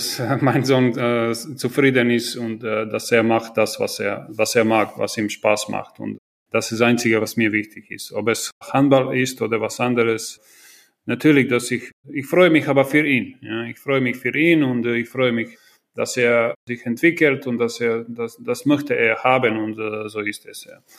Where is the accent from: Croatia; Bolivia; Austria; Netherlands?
Croatia; Rijeka, Primorje-Gorski Kotar County; In meiner Heimatstadt Rijeka